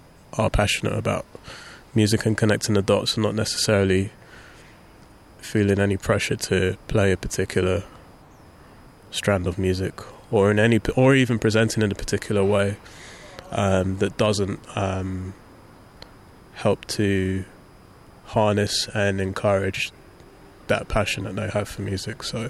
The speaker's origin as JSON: {"language": "English", "region": "London", "country": "United Kingdom", "tie": "born or raised there", "said": "I grew up in Southeast London"}